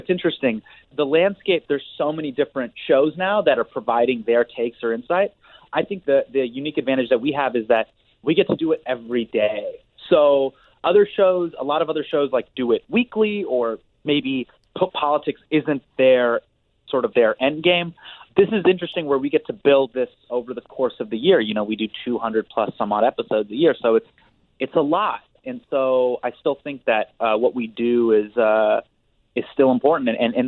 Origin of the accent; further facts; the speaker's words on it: United States; my life growing up in the States here over the past 30 years